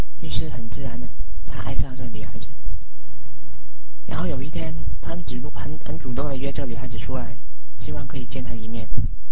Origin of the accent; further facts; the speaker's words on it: South China, China; Chinese is a second language; 我的国语不太好，你们听了不要笑就是了。我是南方人嘛，没办法。